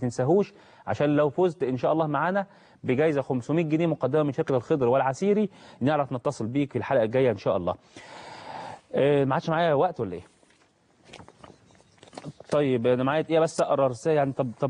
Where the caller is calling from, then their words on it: Al-Jarida, Kafr El Sheikh Governorate, Egypt; من قريه الجريده مركز بيه لمحافظه كفر الشيخ.